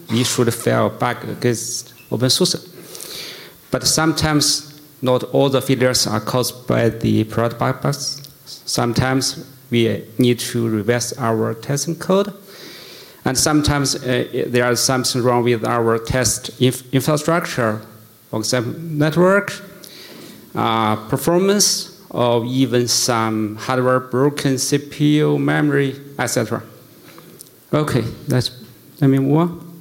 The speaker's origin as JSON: {"language": "English", "region": "Beijing", "country": "China", "second_language": "English", "said": "I'm from Beijing, China."}